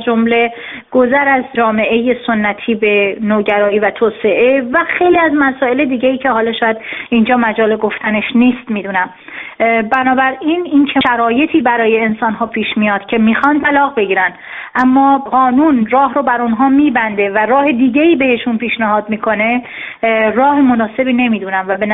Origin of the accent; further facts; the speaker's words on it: Iran; به عنوان زنی که در اون جامعه بزرگ شدم و خیلی از مسائل رو با جانم و با زندگیم درک کردم،